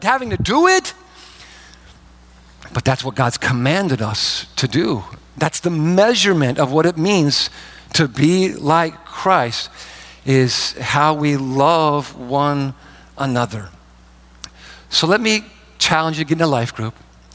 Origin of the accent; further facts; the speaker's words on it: Michigan, United States; even though I grew up in Michigan for a while, I'm an Ohio State Buckeye.